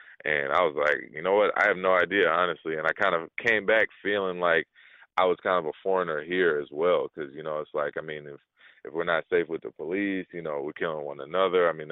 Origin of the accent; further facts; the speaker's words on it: Chicago, Illinois, United States; I kind of call myself a Chicago, and I grew up in Chicago for the most part.